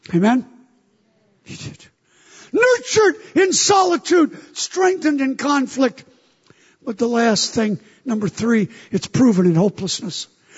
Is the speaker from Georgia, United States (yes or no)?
no; New York, United States; Church is great. I'm from New York. I'm just passing through.